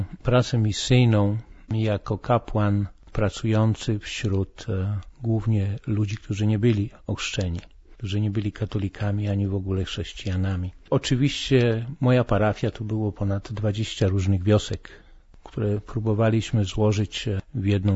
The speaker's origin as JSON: {"language": "Polish", "town": "Katowice", "region": "Silesian Voivodeship", "country": "Poland", "moved": "yes", "said": "Pochodzę z Katowic, więc ze Śląska i właśnie stamtąd wybrałem się na północny wschód Polski, do Pieniężna, na Warmię."}